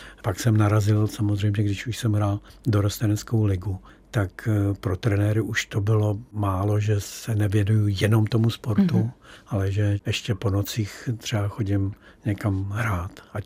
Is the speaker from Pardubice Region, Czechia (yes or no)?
no; Prague, Czechia; tak já jsem se narodil u Pohořelce, tak moje dětství jsem trávil na tom Pohořelci, na té dlažbě